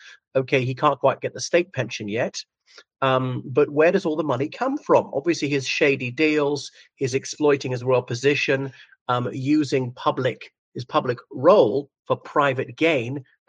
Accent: Ireland; from Ireland.

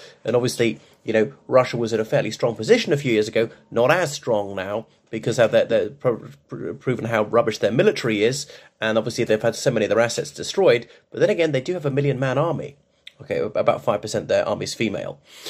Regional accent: Ireland; o everyone … from Ireland, so thank you for coming back to my channel.

